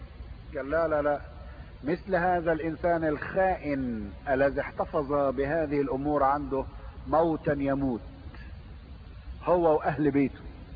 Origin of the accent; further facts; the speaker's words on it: Egypt; دعيت الى نهضة في بلد اسمها إثنة عندنا في مصر، في الصعيد، مدينة حلوة جدا وجميلة.